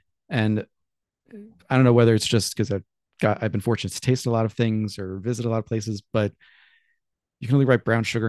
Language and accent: English; New York, United States; I like promoting New York whiskey because I'm a New Yorker